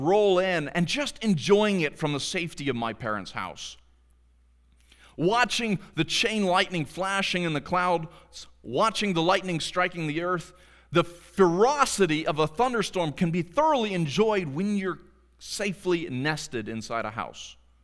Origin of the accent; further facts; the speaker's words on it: United States; I'm going to expose myself and admit that I'm American because I grew up with every one Mississippi, it's a mile away.